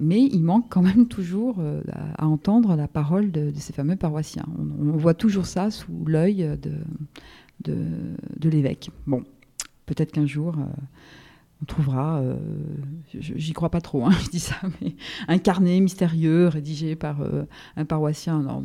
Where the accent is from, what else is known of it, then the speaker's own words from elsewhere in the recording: France; Moi, je viens du centre de la France, donc Saint-Benoît est quand même très très représenté.